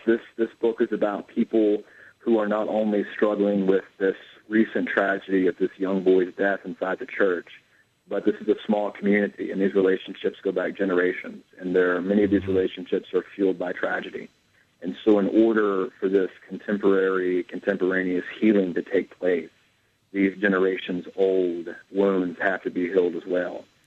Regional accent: North Carolina, United States; And I witnessed these own things in my church growing up in North Carolina.

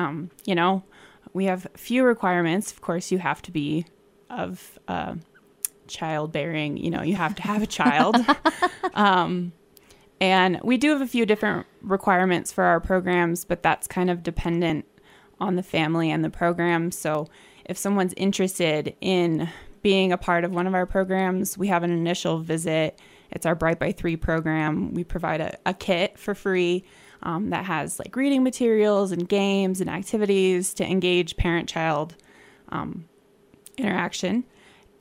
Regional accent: Silt, Colorado, United States; I did. I'm from Silt, born and raised.

